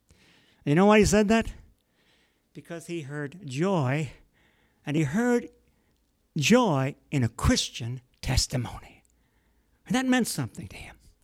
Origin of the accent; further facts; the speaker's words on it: St. Louis, Missouri, United States; we're both from St. Louis and we love the Cardinals and baseball is big to us.